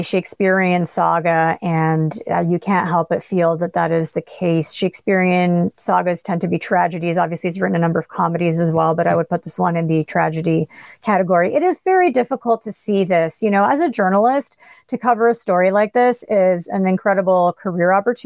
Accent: Canada; as a Canadian

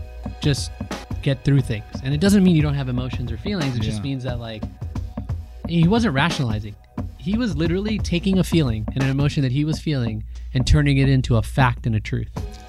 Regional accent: Zambia; born there; So I was born in Africa. I was actually born in Zambia.

